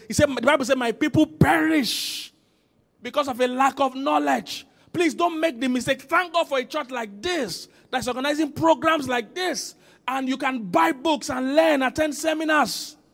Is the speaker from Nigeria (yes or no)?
yes; Nigeria; I'm a Nigerian, I know Nigerians.